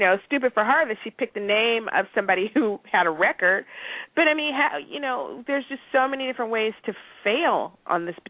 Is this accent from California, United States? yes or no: yes; San Diego, California, United States; I grew up in San Diego, California.